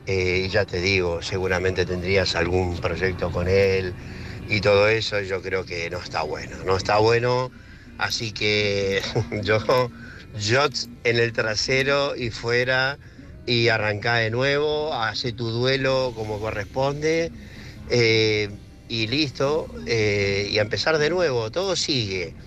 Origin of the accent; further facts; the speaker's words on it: Argentina; now in Madrid, Spain; yo soy argentino, pero estoy viviendo acá en Madrid.